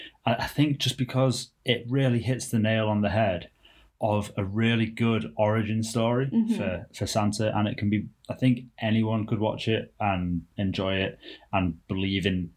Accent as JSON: {"language": "English", "town": "Liverpool", "region": "North West England", "country": "United Kingdom", "said": "I'm 28 and I'm from Liverpool."}